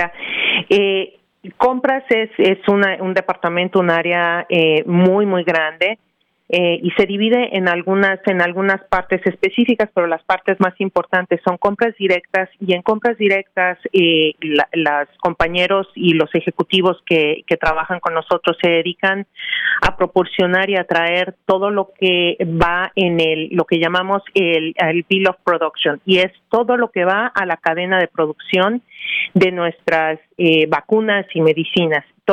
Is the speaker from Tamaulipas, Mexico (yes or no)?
no; Mexico City, Mexico; Mira, yo soy mexicana, nacida y educada en la Ciudad de México.